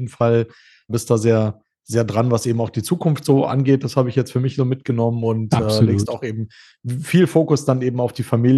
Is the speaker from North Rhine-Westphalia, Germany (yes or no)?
no; Berlin, Germany; now in Munich, Germany; Ich genau, kann weder Segel noch Skifahren als Berliner.